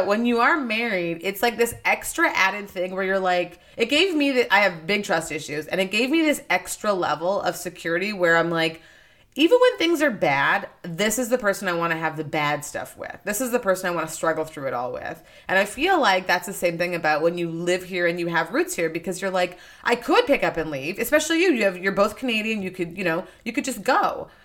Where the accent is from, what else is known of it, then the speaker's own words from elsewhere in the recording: Nigeria; born there; I was born in Nigeria.